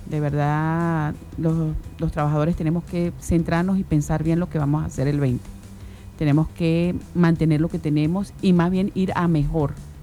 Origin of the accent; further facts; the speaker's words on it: Venezuela; yo creo que nosotros como venezolanos debemos pensar bien